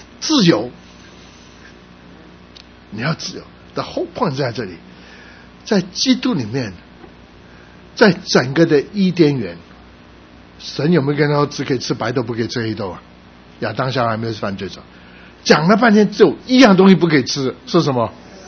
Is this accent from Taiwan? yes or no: no; Guangdong, China; 我们广东人很讲究，然后火气大。